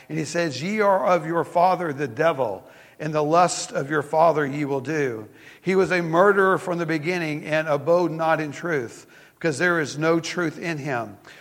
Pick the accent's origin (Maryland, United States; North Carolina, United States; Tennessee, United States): Tennessee, United States; I read an article today about a pastor in my home state of Tennessee